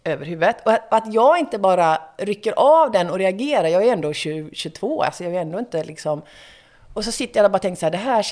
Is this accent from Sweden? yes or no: yes; Gothenburg, Västra Götaland County, Sweden; Ja, alltså som göteborgare.